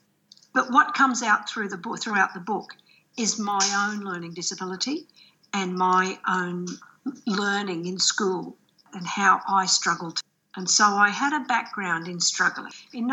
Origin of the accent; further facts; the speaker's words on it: Australia; And Captain Cook was the last of the great explorers, and we're Australian.